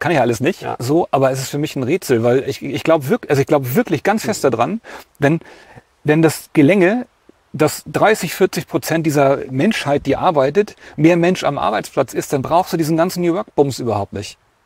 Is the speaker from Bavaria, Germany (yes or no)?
no; Hamburg, Germany; Guck mal, ich komme aus Hamburg, ne?